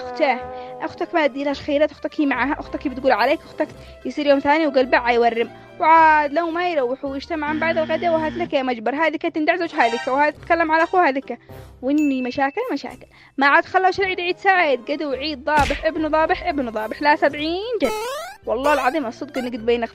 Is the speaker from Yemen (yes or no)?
yes; Yemen; احنا من اهل اليمن